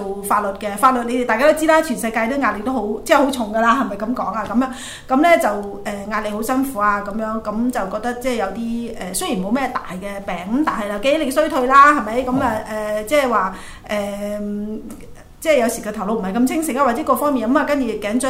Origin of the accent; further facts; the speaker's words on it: Guangzhou, Guangdong, China; 我咧就喺廣州出生長大啦。咁大家睇唔睇得出，我已經今年已經五十幾歲嘅啦，我已經退咗休啦。